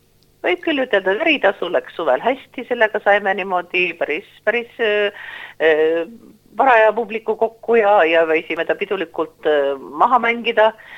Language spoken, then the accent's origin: Estonian; Saare County, Estonia; me oleme ikka saarlased